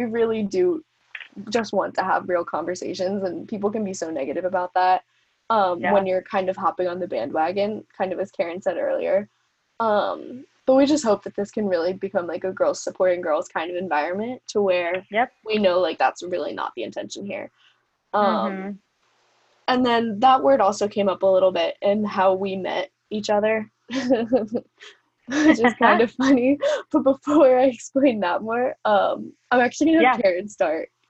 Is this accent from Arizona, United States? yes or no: no; New Jersey, United States; So I'm from New Jersey, born and raised in the amazingly horrible state of New Jersey. I'm from South Jersey specifically, so if anyone out there is listening, it's South Jersey.